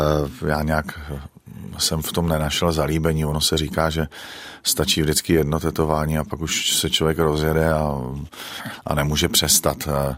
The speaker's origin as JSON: {"language": "Czech", "region": "Moravian-Silesian Region", "country": "Czechia", "accent": "Ostrava", "said": "stačí, když mi po telefonu zavolá táta, to se přehodí jak šalterpak a okamžitě mluvím ostravsky"}